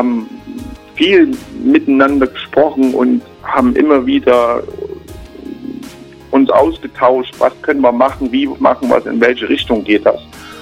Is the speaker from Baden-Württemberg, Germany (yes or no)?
no; Düren, North Rhine-Westphalia, Germany; Wir kommen aus Düren, eine Stadt zwischen Köln und Aachen.